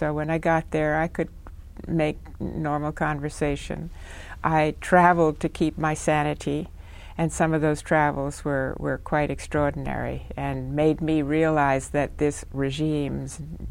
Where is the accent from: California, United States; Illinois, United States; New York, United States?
New York, United States; New York City; born there; I was born in New York City. My father was on the business end of Time magazine, and he was constantly opening new offices, so we did a fair amount of moving.